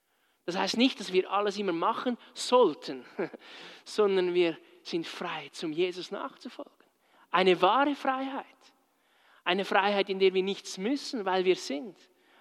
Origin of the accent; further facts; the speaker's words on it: Switzerland; Nicht nur in den Dimensionen, die wir als Schweizer teilweise verstehen wollen.